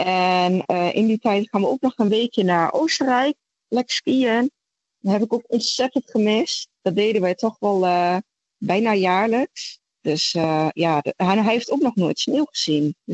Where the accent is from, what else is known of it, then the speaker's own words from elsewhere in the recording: Enschede, Overijssel, Netherlands; accent: Twents; now in Townsville, Australia; Ik kom uit Enschede.